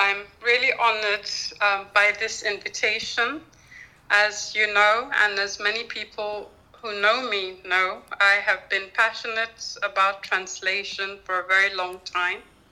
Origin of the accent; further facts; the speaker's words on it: Kenya; I'm from Kenya, and I grew up in a multicultural and multiracial, if we could call it that, society. And I was therefore immersed from birth in a multilingual environment.